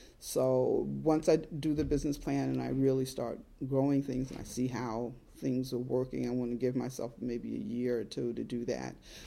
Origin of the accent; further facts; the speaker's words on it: Aliquippa, Pennsylvania, United States; also born or lived in Harlem, New York; Me as a child, I was born in Harlem Hospital. 3 weeks later, my mother and father went back to where my mother grew up in Aliquippa, Pennsylvania.